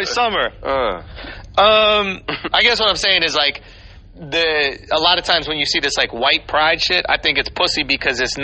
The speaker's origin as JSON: {"language": "English", "region": "Scotland", "country": "United Kingdom", "said": "and I'm Scottish."}